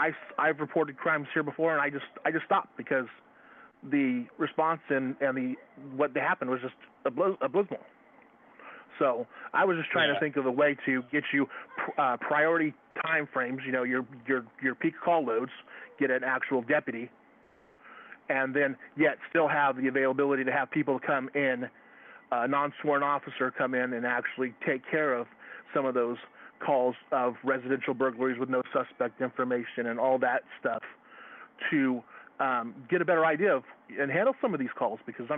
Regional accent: Eugene, Oregon, United States; and I'm from West Eugene, or the West Lane County area.

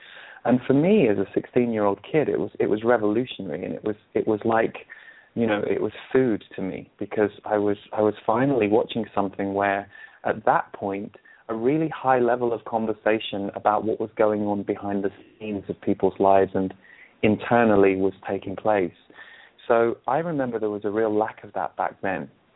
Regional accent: England, United Kingdom; I'm 38 years old, and when I was a child growing up in England

